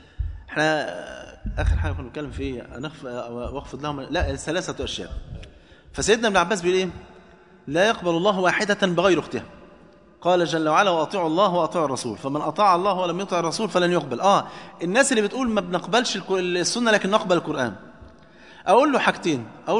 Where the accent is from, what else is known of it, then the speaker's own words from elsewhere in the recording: Egypt; كان زمان عندنا في مصر